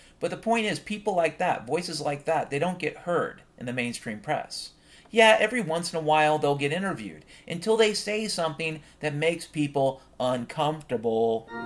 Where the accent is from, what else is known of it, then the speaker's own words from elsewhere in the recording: Washington, United States; And I grew up in Washington State, as I've mentioned before, back in the 1970s and 80s.